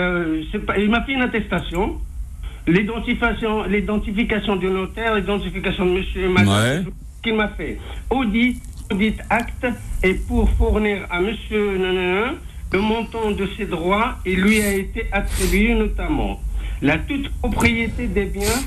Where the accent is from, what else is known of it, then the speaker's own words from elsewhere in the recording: Morocco; Je suis marocain, je vous le dis franchement